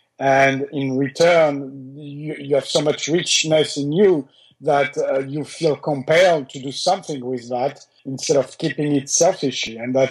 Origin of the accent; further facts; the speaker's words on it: France; accent: French; English is a second language; also born or lived in New Caledonia / Australia / Singapore; now in United States; I grew up, even though the accent is French, I grew up not only in France, but also in New Caledonia, which is near Australia, in Australia, in Singapore. I live in the US for 25 years.